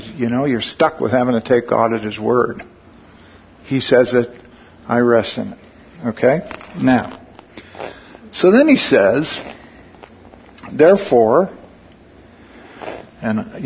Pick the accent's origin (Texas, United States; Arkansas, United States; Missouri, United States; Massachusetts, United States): Missouri, United States; look, you know, I grew up in Missouri, you got to show me.